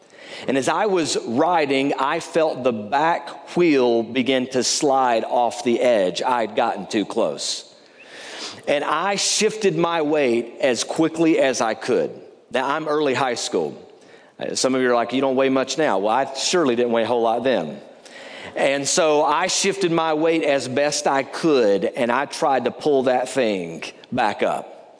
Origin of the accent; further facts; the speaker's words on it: Bristol, Tennessee, United States; moved into a townhouse in my hometown of Bristol, Tennessee.